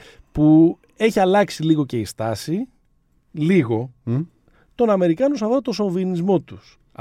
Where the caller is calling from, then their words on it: Boston, Massachusetts, United States; Όχι, από Βοστόνη τώρα.